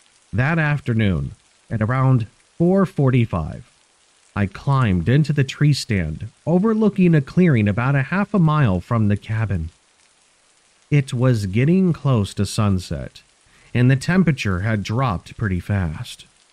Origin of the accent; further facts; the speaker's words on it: Grayling, Michigan, United States; I grew up hunting around the Grayling area of Michigan. My family owns a small patch of property about 20 miles outside of town